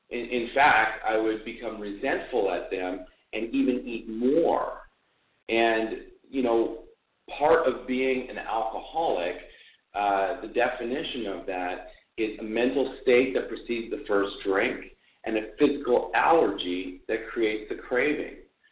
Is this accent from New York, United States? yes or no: no; California, United States; I'm from California.